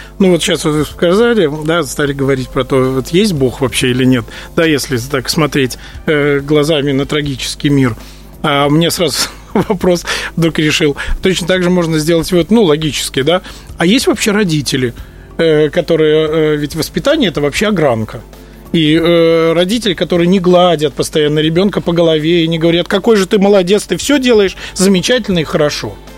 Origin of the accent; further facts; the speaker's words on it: Slonim, Grodno Region, Belarus; В Гродненской области был, в городе Слоним, в моем родном городе, где я родился.